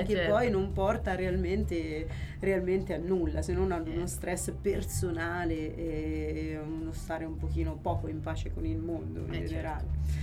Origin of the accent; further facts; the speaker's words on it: Perugia, Umbria, Italy; also born or lived in Naples; io sono cresciuta qui a Perugia.